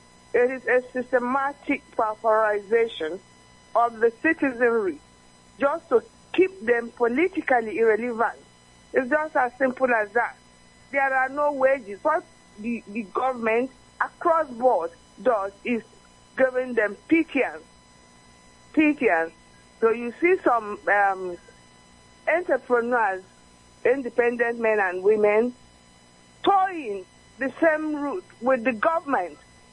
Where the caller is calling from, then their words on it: Nigeria; I'm calling you from Ila, the state.